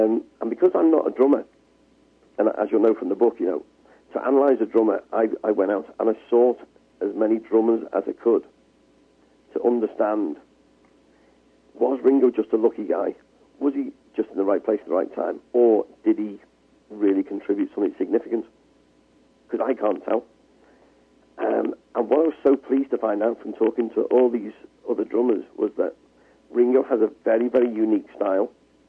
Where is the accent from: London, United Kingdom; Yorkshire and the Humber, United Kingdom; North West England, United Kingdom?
North West England, United Kingdom; Dingle; because I'm originally from the Dingle. I grew up just by where … was born. I went to the elementary primary school that … had gone to.